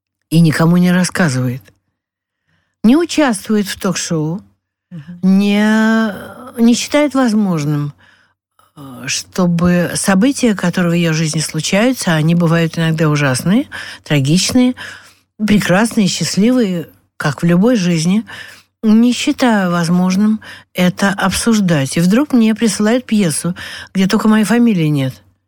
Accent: Saint Petersburg, Russia; мы выяснили, что мы обе из Петербурга родом.

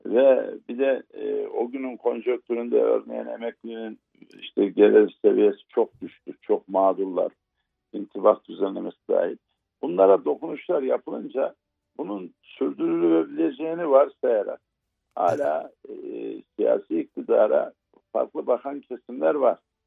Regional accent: Erzurum, Turkey; ben memleketimde sormuyorum ki gideyim Erzurum'da sorayım.

